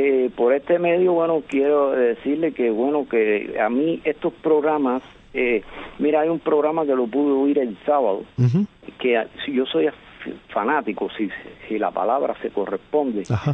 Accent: Campo Florido, Havana, Cuba; Yo soy de Campo Florido.

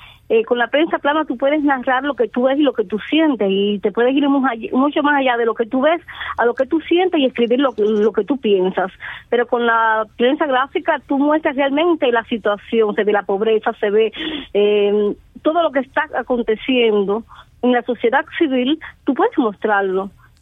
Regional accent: Bayamo, Granma, Cuba; born there; Sí, nací aquí mismo en Bayamo.

